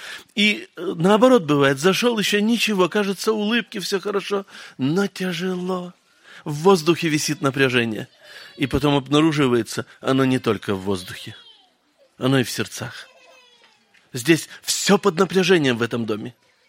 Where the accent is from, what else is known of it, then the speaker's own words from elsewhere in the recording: Kazakhstan; я из Казахстана. Семья у меня 15 детей.